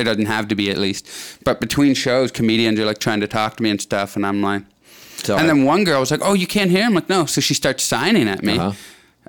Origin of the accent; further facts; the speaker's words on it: Canada; I grew up in Canada. You had to take French every year in school. So I took French 10 straight years. I don't know a lick of French.